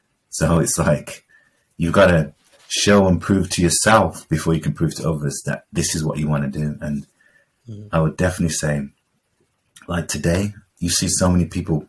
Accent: Birmingham, West Midlands, United Kingdom; Like I'm this black kid from Caribbean background in like Handsworth in Birmingham, in an environment where you're watching Japanese cartoons

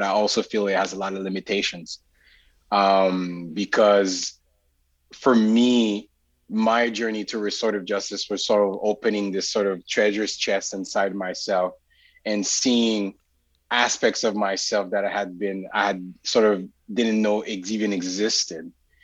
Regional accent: Port-au-Prince, Ouest, Haiti; So like being born and raised in Port-au-Prince, Haiti, I think as a post-colonial country that's sort of born out of slavery

